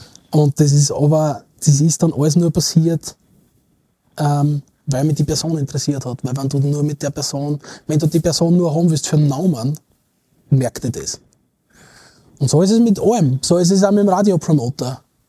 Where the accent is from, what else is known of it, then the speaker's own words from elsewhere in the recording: Aspang, Lower Austria, Austria; hat sich mal in Aspang, wo ich aufgewachsen bin, hat es einen Weihnachtsmarkt gegeben.